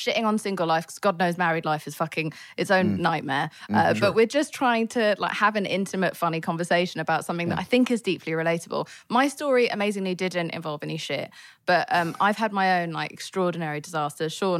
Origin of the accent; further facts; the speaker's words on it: England, United Kingdom; I'm English